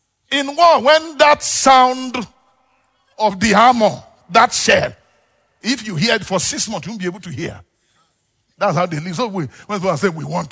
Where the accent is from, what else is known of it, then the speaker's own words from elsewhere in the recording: Zaria, Kaduna State, Nigeria; And we are talking. I'm from Zaria and all that.